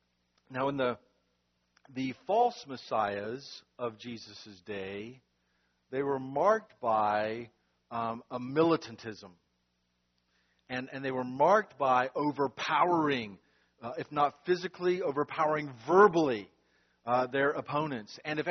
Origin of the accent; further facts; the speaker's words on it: North Carolina, United States; where we grew up in North Carolina, all over the place, right?